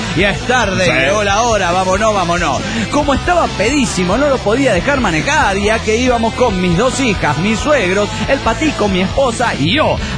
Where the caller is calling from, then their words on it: Nuevo Laredo, Tamaulipas, Mexico; de Nuevo Laredo, Tamaulipas.